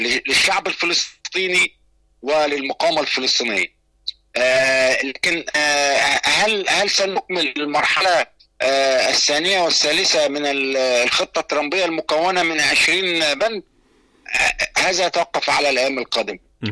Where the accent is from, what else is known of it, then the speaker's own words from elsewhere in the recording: Egypt; أنا بقولش ده دفاعا عن مصر عشان أنا قاعد في مصر وإن أنا